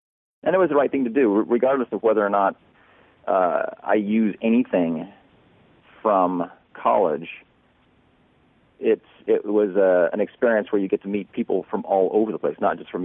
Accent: California, United States; also born or lived in Montana; Well, I grew up pretty much after living the first 7 years of my life in Montana. I then pretty much grew up in Southern California.

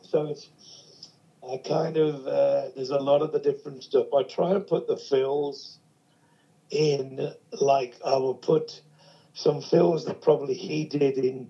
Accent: England, United Kingdom; So I mean, because I'm English, so I can be very half empty.

